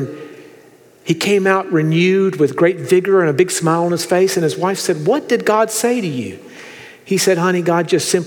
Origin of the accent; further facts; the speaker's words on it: North Carolina, United States; now in Fort Worth, United States; And we're not Texans. We're from North Carolina, as Dr. Dockery has mentioned.